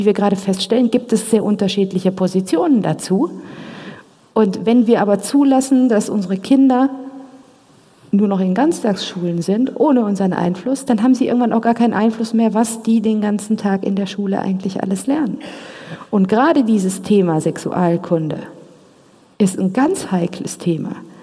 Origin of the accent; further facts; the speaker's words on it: Romania; Ich stamme selber auch aus Rumänien.